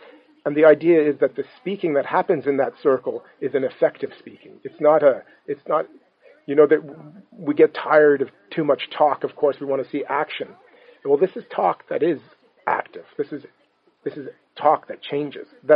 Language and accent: English; Newfoundland and Labrador, Canada; I'm a Newfoundlander, yeah.